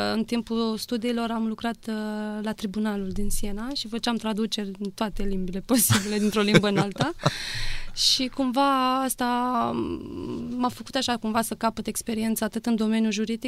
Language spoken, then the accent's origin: Romanian; Câmpulung Moldovenesc, Suceava County, Romania; m-am născut în 1990 la Câmpul Moldovenesc. Am făcut acolo școala generală și liceul la grup școlar numărul 1.